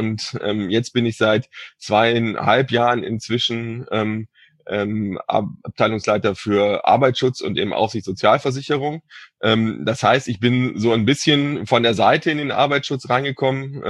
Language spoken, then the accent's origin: German; Cologne, North Rhine-Westphalia, Germany; ich komme aus Köln